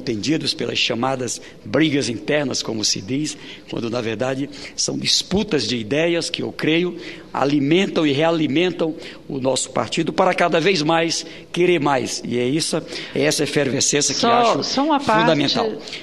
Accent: Brazil; born there; perceber que o mundo era muito maior do que o Vale do Fidalgo, onde eu nasci

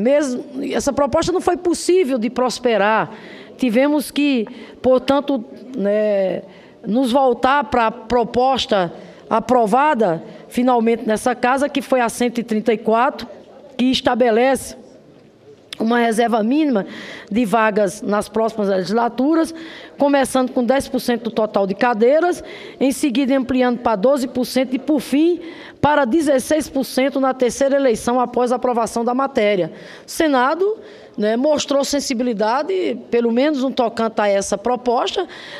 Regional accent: Rio Grande do Norte, Brazil; em Natal, lá no meu estado, Rio Grande do Norte

